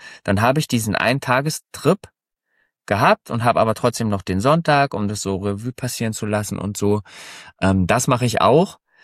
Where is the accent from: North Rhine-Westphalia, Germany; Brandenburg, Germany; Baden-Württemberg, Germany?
Brandenburg, Germany; Frankfurt; Ich komme aus Berlin, Richtung Berlin, Brandenburg, Frankfurt an der Oder, kann man ja so sagen. Das ist ja schon fast Polen. Also wir haben ja hier die Grenze